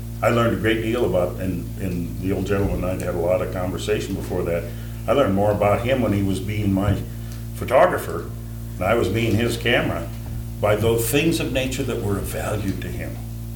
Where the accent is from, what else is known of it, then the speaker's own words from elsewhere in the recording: Portland, United States; I was raised in Portland